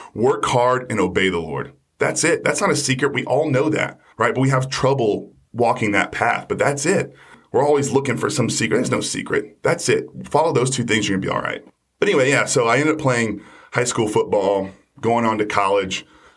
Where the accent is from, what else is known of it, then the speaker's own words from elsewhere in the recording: Plainview, Texas, United States; also born or lived in Dallas; little town called Plainview, Texas, that's where I was raised. But that's not where I was born. I was born actually in Dallas, Texas